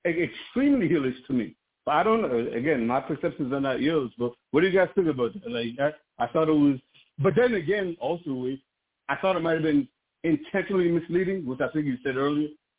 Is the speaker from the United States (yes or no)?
no; Nigeria; I'm from Nigeria myself, okay?